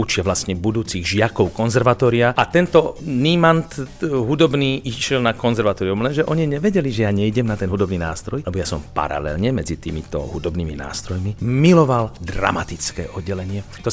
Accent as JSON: {"language": "Slovak", "town": "Bratislava", "region": "Bratislava Region", "country": "Slovakia", "tie": "born or raised there", "also_born_or_lived": "Ilava", "said": "ocko bol sústružník, mama žeriavnička, narodil som sa v Ilave, také socialistické dieťa. Tým, že sme sa presťahovali do tej Bratislavy"}